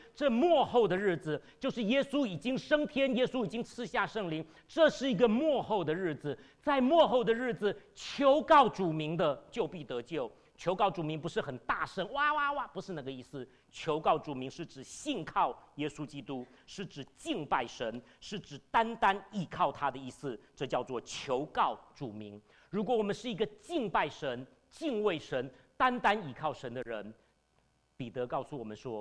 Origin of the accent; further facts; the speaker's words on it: Taipei, Taiwan; moved away as an adult; now in United States; 去台北灵粮堂聚会了7年，然后待在美国的时候，我来美国21年了。在美国的时候，我去了 Independent Baptist， 我去了是浸信会，在那里聚会5年。后来我搬到北卡 North Carolina， Greensboro North Carolina。